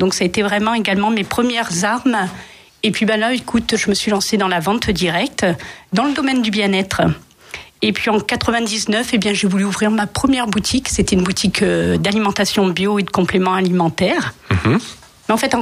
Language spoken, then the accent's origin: French; Calais, Hauts-de-France, France; Alors, je suis originaire de Calais.